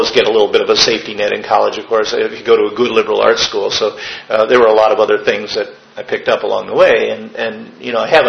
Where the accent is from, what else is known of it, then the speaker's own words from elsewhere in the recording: Illinois, United States; I grew up in Illinois, by the way, and we had a really large high school there